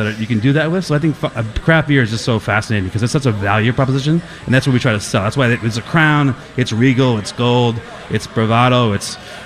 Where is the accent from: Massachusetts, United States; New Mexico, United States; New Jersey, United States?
Massachusetts, United States; Everett; now in Boston, United States; And growing up in Everett and living in Boston my whole adult life, like 617 means a lot to me